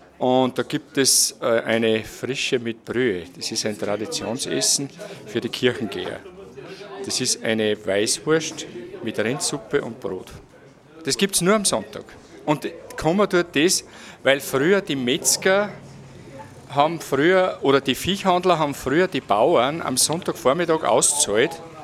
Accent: Eugendorf, Salzburg, Austria; also born or lived in Seekirchen; ich bin in Seekirchen geboren, in Eugendorf, Nachbarort, aufgewachsen, in landwirtschaftliche Verhältnisse

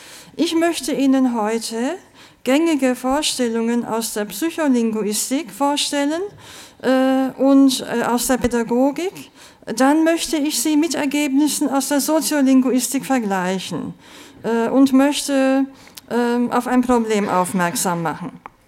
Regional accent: Turkey; also born or lived in Germany; Ich zum Beispiel bin auch in einem bilingualen Elternhaus aufgewachsen. Meine Mutter kommt aus Deutschland, ich bin in der Türkei aufgewachsen mit Deutsch und Türkisch.

